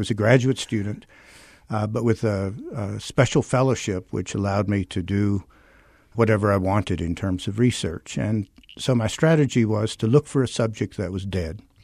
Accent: Abilene, Texas, United States; I'm a Texan. I grew up in West Texas, and it was close, and the scholarship was generous, so...

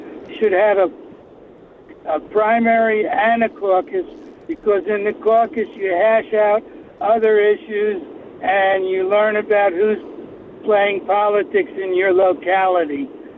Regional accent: Minnesota, United States; now in Brighton, United States; I'm from Minnesota. The caucuses were a lot of fun.

